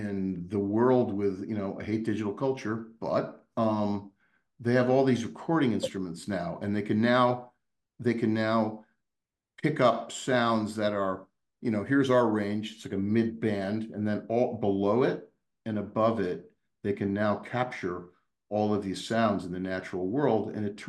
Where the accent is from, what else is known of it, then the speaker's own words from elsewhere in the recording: Massachusetts, United States; where I grew up in Western Mass in the Berkshires, you know, the sky was black and you could see the entire Milky Band.